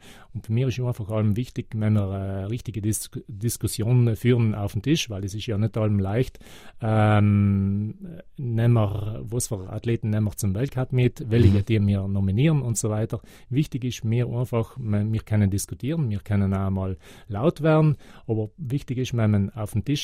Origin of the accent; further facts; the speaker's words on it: Trentino-Alto Adige, Italy; Ja, ich bin in Südtirol aufgewachsen und Südtirol hat mir viel gegeben.